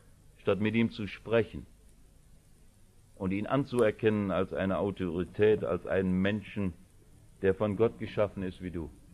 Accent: Germany; dass wir als Deutsche, als Westdeutsche und Ostdeutsche seit 45 Jahren ohne Friedensvertrag leben

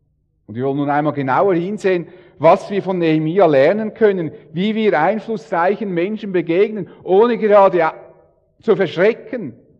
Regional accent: Switzerland; In Deutschland, also wo er studiert, braucht man ja dann als Schweizer immer eine Aufenthaltsbewilligung. Weil ich in Deutschland war, muss ich jedes Jahr auf dieses Büro

